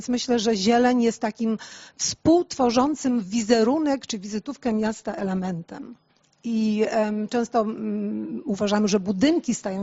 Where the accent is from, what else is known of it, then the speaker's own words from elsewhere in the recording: Gdańsk, Pomeranian Voivodeship, Poland; Ja jak studiowałam, to się uczyłam o Poznaniu, jestem gdańszczanką.